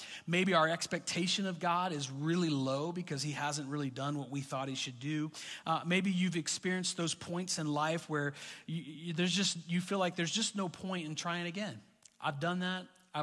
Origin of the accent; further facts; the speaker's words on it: Montana, United States; I mean, we're from Montana, so New Hampshire mountains are hills compared.